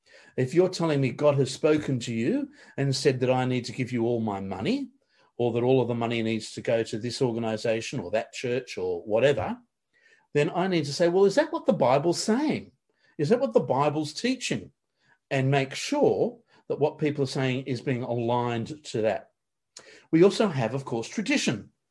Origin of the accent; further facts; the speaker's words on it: New South Wales, Australia; When I was growing up on the Lower North Shore, we had a gorgeous little small church